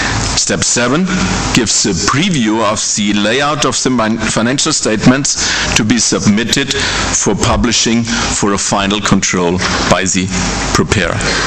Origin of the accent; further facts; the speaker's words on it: Bavaria, Germany; accent: Bavarian; I thank you for your patience listening to my Bavarian accent.